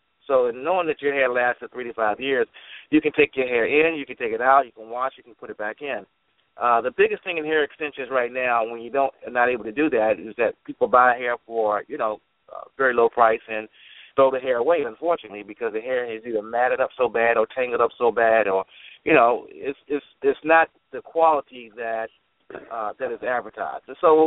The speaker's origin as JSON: {"language": "English", "country": "United States", "said": "I'm a businessman from the United States."}